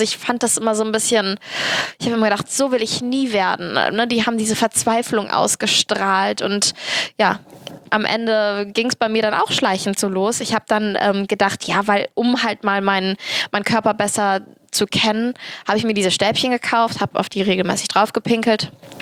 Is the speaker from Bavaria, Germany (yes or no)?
no; Cologne, North Rhine-Westphalia, Germany; weil ich bin Kölnerin und halbe Türkin.